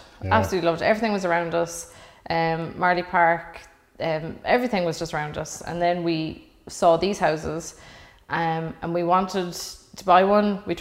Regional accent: Cork, Munster, Ireland; I'm from Cork.

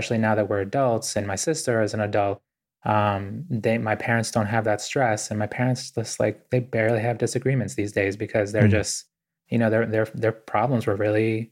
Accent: Boston, Massachusetts, United States; I grew up really poor in Boston

